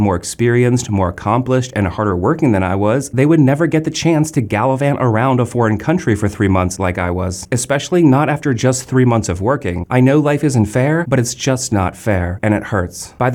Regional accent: United States; born there; I was born and work in the United States, so I make US dollars.

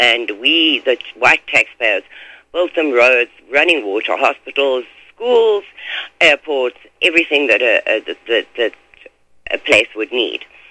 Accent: South Africa; as a South African that was a law-abiding citizen and did what I was told

